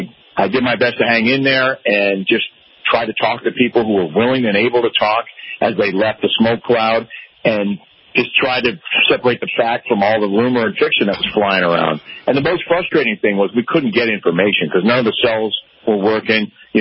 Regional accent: East Coast, United States; And even though I grew up on the East Coast and drove in rain all the time

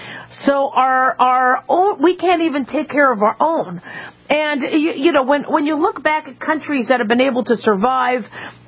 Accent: United States; it's easier for me to say because I'm an American citizen.

